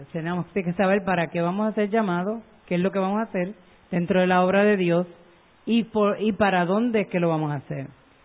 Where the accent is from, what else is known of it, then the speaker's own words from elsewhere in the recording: Puerto Rico; usted nunca como puertorriqueño va a decir que algo que le han traído pues no le gustó